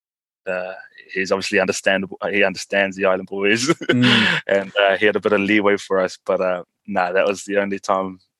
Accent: New Zealand; when I came back to New Zealand

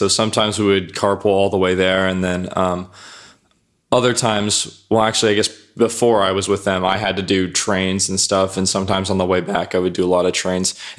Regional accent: Sunland, California, United States; Sunland, California.

